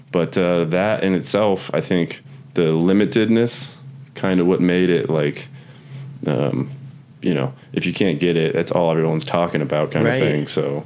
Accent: Denver, Colorado, United States; I'm actually from Denver. So I was back home.

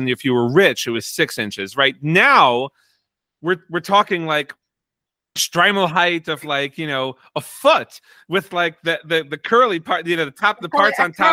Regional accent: Borough Park, New York, United States; even though I'm from Bar Park.

